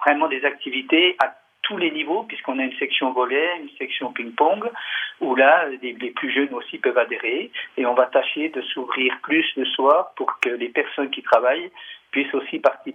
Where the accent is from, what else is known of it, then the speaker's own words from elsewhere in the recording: Pontarlier, Bourgogne-Franche-Comté, France; moved away as an adult; now in Ondres, France; Je suis originaire de Pontarlier, dans le Doubs. Je suis arrivé à Hondres en 2000 avec mon épouse pour des raisons professionnelles